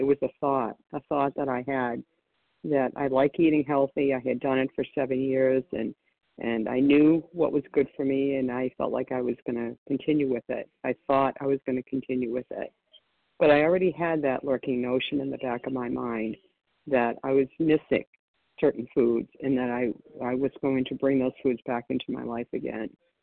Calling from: Florida, United States; I'm calling from Florida.

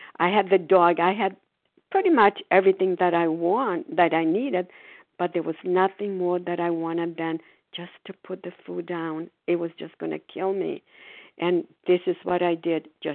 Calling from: Foxborough, Massachusetts, United States; Sorry, I'm calling from Foxborough, Massachusetts.

